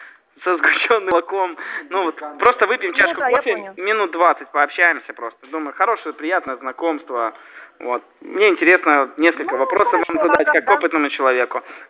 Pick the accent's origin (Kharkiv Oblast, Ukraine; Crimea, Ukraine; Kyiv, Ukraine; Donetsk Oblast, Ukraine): Kyiv, Ukraine; Вот я сам из Киева